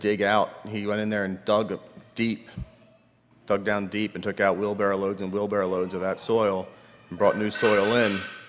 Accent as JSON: {"language": "English", "town": "Lancaster County", "region": "Pennsylvania", "country": "United States", "tie": "born or raised there", "said": "growing up in Lancaster County, you have a certain ignorance or a certain naivety as to how easy it is to grow things."}